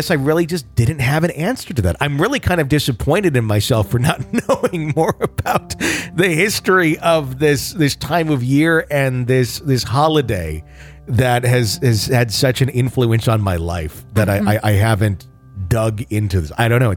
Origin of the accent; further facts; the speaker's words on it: Wisconsin, United States; I remember I'm from Wisconsin. I took bowling lessons on a Saturday morning.